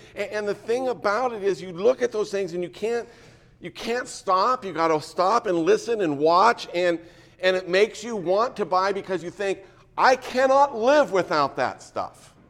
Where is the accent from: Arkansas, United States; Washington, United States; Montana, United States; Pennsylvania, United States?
Washington, United States; Yakima; I grew up in Yakima, so I went to the Central Washington State Fair